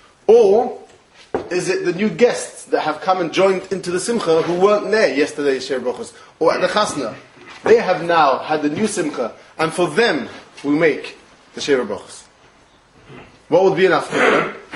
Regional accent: London, United Kingdom; now in Amsterdam, Netherlands; I live there at the moment. I'm not from Amsterdam, I'm from London, Stamford Hill. But not Dutch.

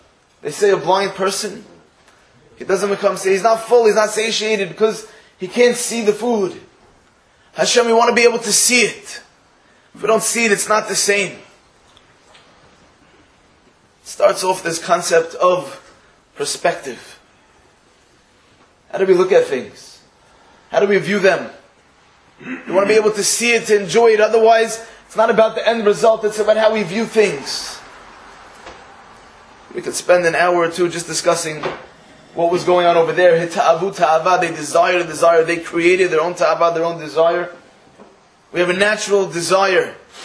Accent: United States; And I myself, obviously I'm an American

